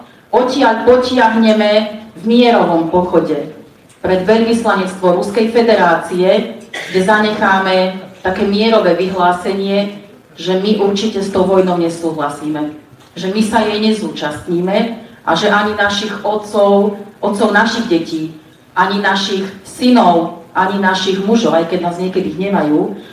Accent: Martin, Žilina Region, Slovakia; som z Martina.

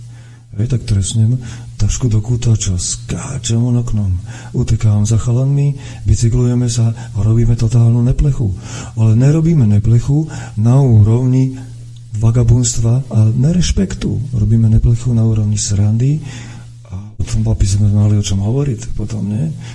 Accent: Žilina Region, Slovakia; now in Kopanice, Slovakia; A volám Kopanice mojim domovom. Ale rodák som z Turca. A veľmi rád sa tam vraciam a vždy budem.

